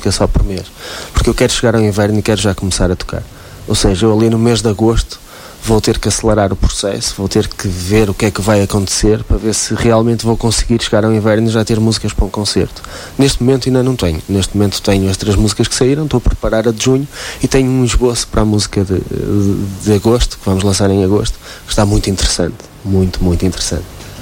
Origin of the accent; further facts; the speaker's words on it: Portugal; E graças a Deus somos portugueses.